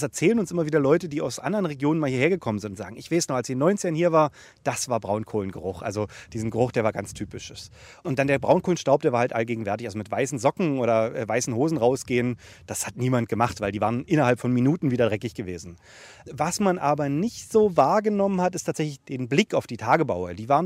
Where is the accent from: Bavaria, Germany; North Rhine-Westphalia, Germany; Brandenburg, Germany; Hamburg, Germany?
Brandenburg, Germany; Altdöbern; also born or lived in Dresden; Ich bin in Altöbern geboren, das ist 9 Kilometer nördlich von hier. Bin hier in Großrheschen zur Schule gegangen, also hier habe ich Abitur gemacht, das Gymnasium war hier. Und dann bin ich nach Dresden gegangen, habe da studiert und 10 Jahre später bin ich dann zurückgekommen